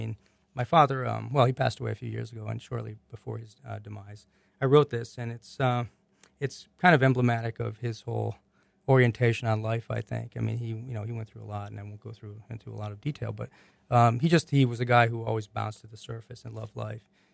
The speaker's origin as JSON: {"language": "English", "region": "New York", "country": "United States", "said": "Frankly, I'm a fast talker. And I'm from New York, so what can I say?"}